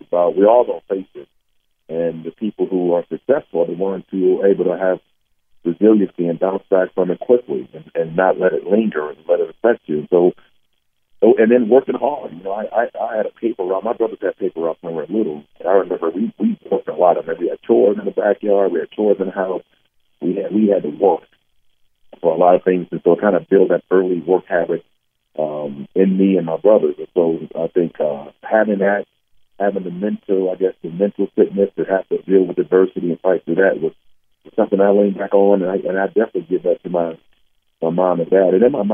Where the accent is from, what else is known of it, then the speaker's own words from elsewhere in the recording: San Diego, California, United States; I'm not from Georgia. Obviously, I'm from San Diego. And to go to Georgia, I came from, you know, California, it was a unique experience for me